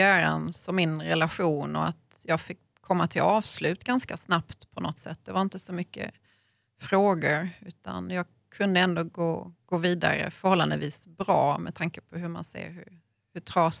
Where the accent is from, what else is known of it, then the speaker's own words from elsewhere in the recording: Malmö, Skåne, Sweden; Ja, eftersom jag kommer från Malmö, Skåne, så är det ju väldigt konstigt.